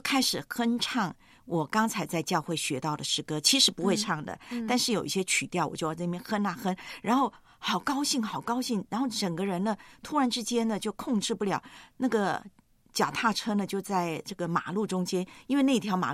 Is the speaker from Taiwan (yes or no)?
yes; Taiwan; 因为当时我的老家台湾呢